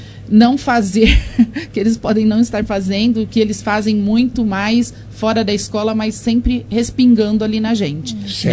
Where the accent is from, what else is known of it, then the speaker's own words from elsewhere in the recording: Jaboticabal, São Paulo, Brazil; eu não sou de Monte Alto, né? Eu sou de Jaboticabal, mas eu estou há 20 anos trabalhando aqui na educação municipal.